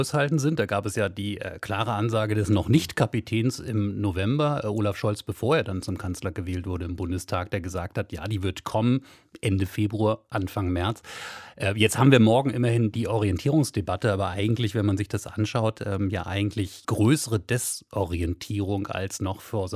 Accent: Berlin, Germany; Ich habe ja übrigens was gelernt hier als Berliner und auch Vater zweier Töchter, die zur Schule gehen

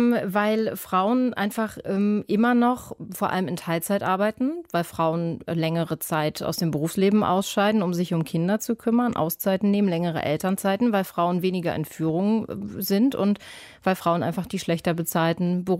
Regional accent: Brandenburg an der Havel, Brandenburg, Germany; in Brandenburg an der Havel, meiner Heimatstadt

